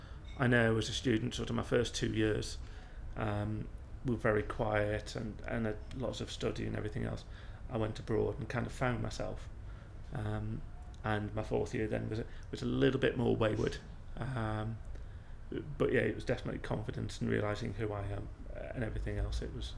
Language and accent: English; Stoke-on-Trent, West Midlands, United Kingdom; Born and bred in Stoke-on-Trent. Still live there to this day. I actually live about a mile away from my parents, so not moved that far from home.